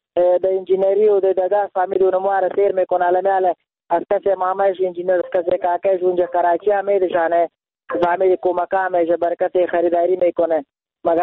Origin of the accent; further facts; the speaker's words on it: Afghanistan; ما خودم افغان هستم،